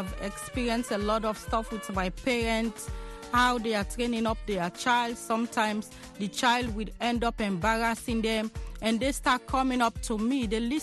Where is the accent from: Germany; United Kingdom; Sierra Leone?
Sierra Leone; Freetown, Western Area; moved away as an adult; also born or lived in Guinea; now in United States; I'm married to a Nigerian, a pastor … I was raised in Freetown. I later went to Guinea Conakry and came to the States 7 years ago.